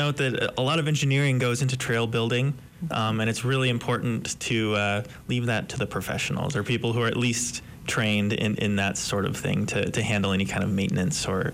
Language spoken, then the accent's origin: English; Lake Tahoe, United States; I grew up in Lake Tahoe, so learning about the Donner Party was a very big part of my childhood.